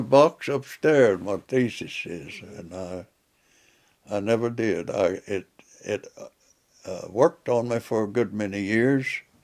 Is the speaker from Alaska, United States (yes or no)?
yes; Alaska, United States; I was from Alaska, so I must have been the ultimate Yankee.